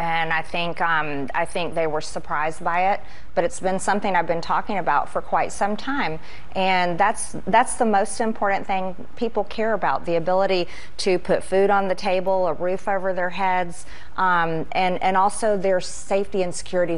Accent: Georgia, United States; I'm from Georgia, and we lost two very important public service commission seats that were statewide races in the state of Georgia.

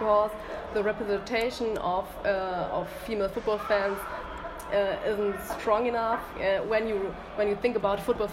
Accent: Dortmund, North Rhine-Westphalia, Germany; and I grew up in Dortmund

